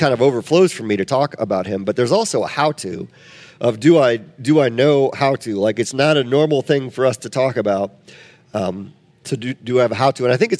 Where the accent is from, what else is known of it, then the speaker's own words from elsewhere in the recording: Wisconsin, United States; that was our tourism logo when I was growing up in Wisconsin.